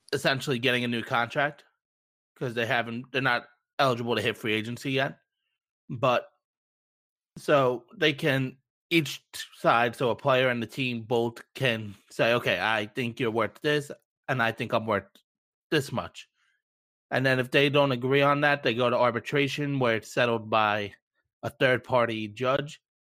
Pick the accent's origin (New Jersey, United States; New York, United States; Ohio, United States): New York, United States; I know arbitration, growing up in New York, it's really tough to go through arbitration with your players.